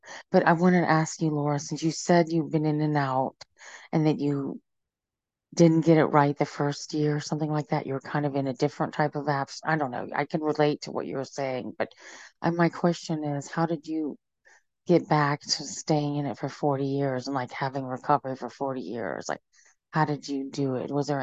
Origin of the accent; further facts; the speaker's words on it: Arizona, United States; I'm from Arizona.